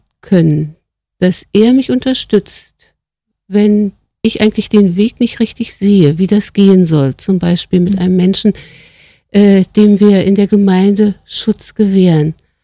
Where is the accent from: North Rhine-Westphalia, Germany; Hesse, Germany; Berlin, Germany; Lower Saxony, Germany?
Berlin, Germany; Ich bin in West-Berlin groß geworden